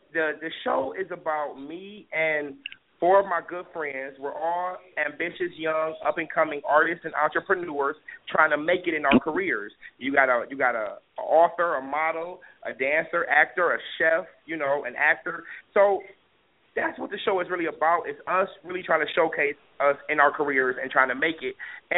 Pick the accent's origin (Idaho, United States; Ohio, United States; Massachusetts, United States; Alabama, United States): Ohio, United States; Cleveland; I'm an author, a publisher. Young Revolutionary Publishing. I'm from Cleveland, Ohio, and I'm out here.